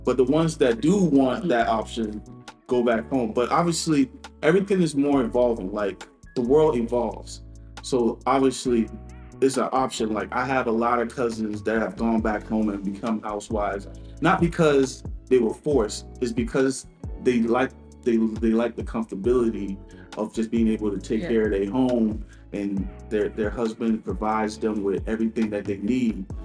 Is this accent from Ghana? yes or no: yes; Ghana; now in United States; I was born and raised in Ghana.